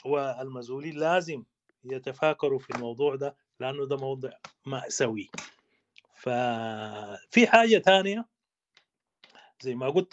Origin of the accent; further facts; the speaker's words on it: Sudan; فنحن ما عندنا حل إلا نقعد كسودانيين ونوعى بالأثر السلبي للحرب